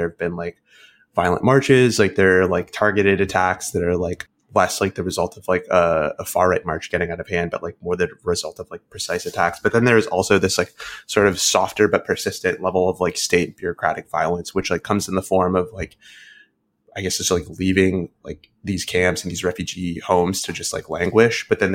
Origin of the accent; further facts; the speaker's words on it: United States; As an American, I thought that that was, like, very funny